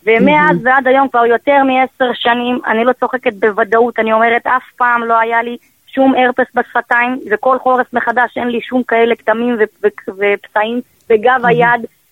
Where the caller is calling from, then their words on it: Bnei Brak, Tel Aviv District, Israel; אני כאן מבני ברק